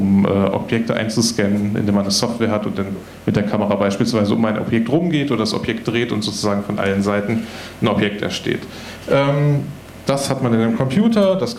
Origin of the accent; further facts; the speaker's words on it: Berlin, Germany; Ich komme aus Berlin, ich bin da Teil von einem Fab Lab, Hackerspace, irgendwie so eine Art Kreativwerkstatt, die heißt Open Design City.